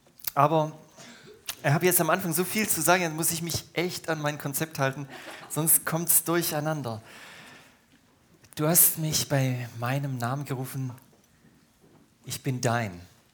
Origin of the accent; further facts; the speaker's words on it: Baden-Württemberg, Germany; born there; also born or lived in Brazil / Hamburg, Germany; Ich bin gebürtiger Schwabe, schwätze kein gescheites Schwäbisch, habe knapp 15 Jahre in Brasilien gelebt.